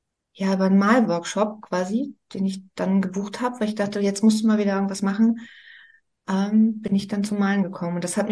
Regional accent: Rostock, Mecklenburg-Vorpommern, Germany; ich komme gebürtig aus Rostock und ich bin genauso in die Wendezeit reingekommen, da war ich 16

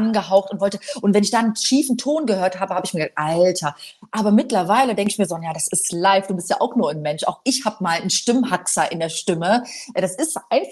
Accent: Poland; also ganz ehrlich, ich komme aus Polen

